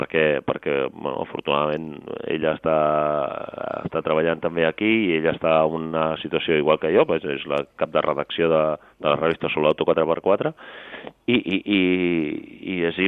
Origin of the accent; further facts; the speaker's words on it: Sant Feliu, Catalonia, Spain; now in Sant Quirze del Vallès, Spain; també em considero vallesà, no? 100%, però jo sempre dic que sóc de Sant Feliu i ho seré tota la vida, i Sant Feliu és el meu poble, i sóc de poble i sóc de Sant Feliu, però que per atzar, per qüestions de feina i de la vida que et porta, doncs, acabis vivint a Sant Quirze del Vallès